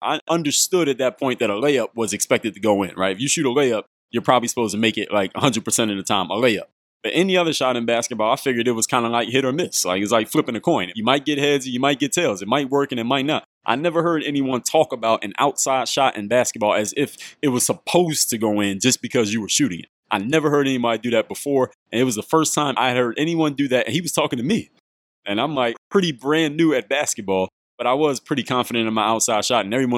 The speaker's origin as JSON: {"language": "English", "town": "Philadelphia", "region": "Pennsylvania", "country": "United States", "tie": "born or raised there", "said": "Finley Playground in Mount Airy, where I grew up in Northwest Philadelphia."}